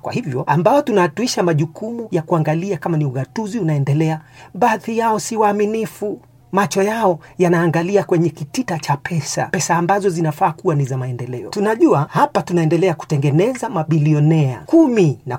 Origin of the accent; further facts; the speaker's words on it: Kiambu County, Kenya; Ukienda kwa mfano hospitali kule kwetu nyumbani Kiambu